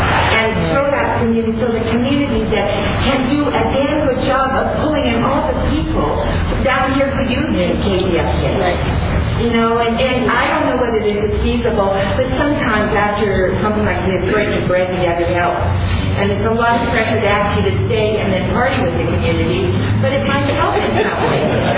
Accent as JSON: {"language": "English", "town": "Long Beach", "region": "California", "country": "United States", "said": "from Long Beach."}